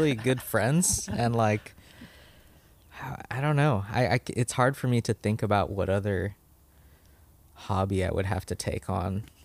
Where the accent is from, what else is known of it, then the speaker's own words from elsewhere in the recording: Hawaii, United States; 'Cause I think when we say that we're from Hawaii, one like reaction is they kind of conflate being Hawaiian with being from Hawaii. But the truth is like, our parents are not from there initially either.